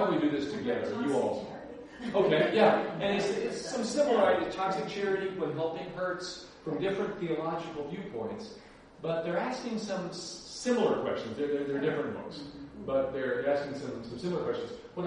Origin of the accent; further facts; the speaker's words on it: Dallas, Texas, United States; So among in the community that I grew up in Dallas, Texas, a fairly moneyed